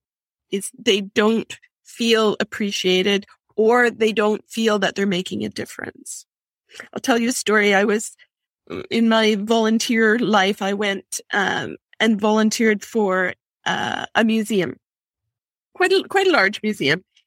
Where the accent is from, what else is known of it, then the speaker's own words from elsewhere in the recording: Kamloops, British Columbia, Canada; I am a Canadian. I live in a small town called Kamloops, which is about 3 hours outside of Vancouver, BC. So that's where I'm from.